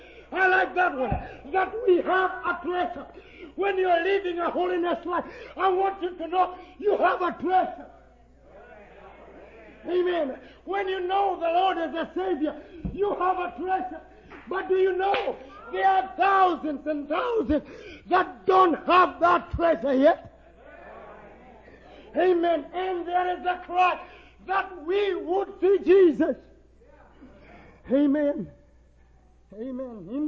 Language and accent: English; Kenya; okay? Amen. And I come from Kenya. That is in East Africa. I'll be headed home here shortly.